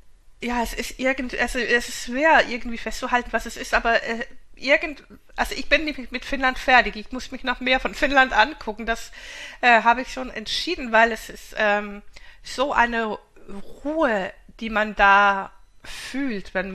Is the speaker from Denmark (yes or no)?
yes; Denmark; German is a second language; ich bin ja Skandinavin, ich komme ja aus Dänemark und kenne eigentlich oder kannte Schweden und Norwegen